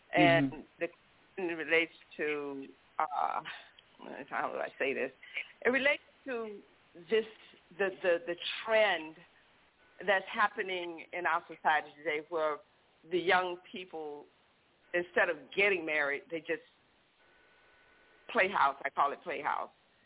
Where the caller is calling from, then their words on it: Miami, Florida, United States; from Miami.